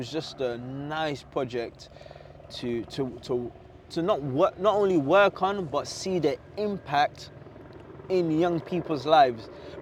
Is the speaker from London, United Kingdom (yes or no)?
yes; London, United Kingdom; I know growing up in London, you don't really have much access to structured sports unless it's in a school.